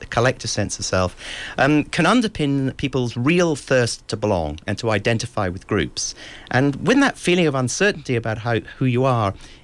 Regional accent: Scotland, United Kingdom; I'm a Scot, yes.

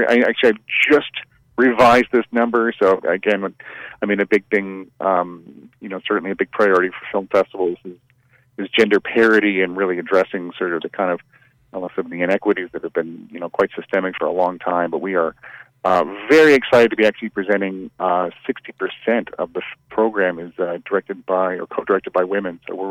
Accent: Calgary, Alberta, Canada; now in Toronto, Canada; I'm based in Toronto, and I grew up out west in Calgary, so I kind of feel like Aspen is sort of familiar to me as a mountain town, since I spent a long time in mountain towns growing up.

